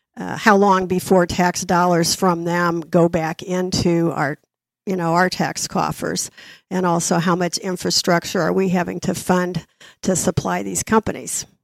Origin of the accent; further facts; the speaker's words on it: Indianapolis, Indiana, United States; I grew up in Indiana. I was on the south side of Indianapolis, went to school at Ball State and then University of Notre Dame.